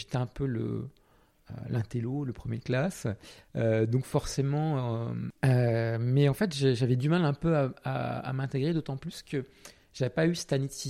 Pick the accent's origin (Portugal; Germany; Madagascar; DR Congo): Portugal; now in France; je viens du Portugal, mais ça n'a pas trop d'impact, à part un peu une double culture, un petit peu. Ma mère est française, mon père portugais, voilà.